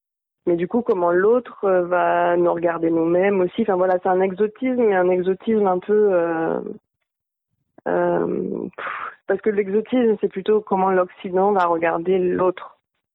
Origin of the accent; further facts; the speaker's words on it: French Guiana, France; on est arrivés, on avait le même âge, on est arrivés tous les deux à l'âge de 5 ans en Guyane, donc ça commence à faire un petit moment.